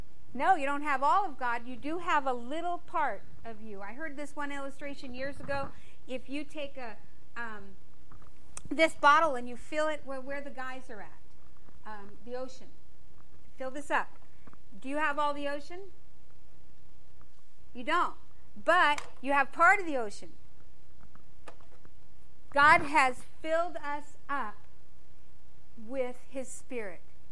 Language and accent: English; San Francisco, California, United States; I was the most orneriest person, raised in San Francisco, fought, wasn't frightened of anybody. We were raised around Hell's Angels.